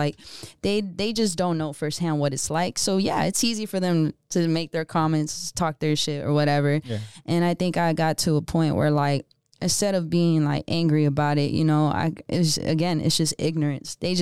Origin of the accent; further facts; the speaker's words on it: Georgetown, Texas, United States; I mean, I kind of grew up in a small town called Georgetown, which is, you know, only 30 minutes from here, from Austin.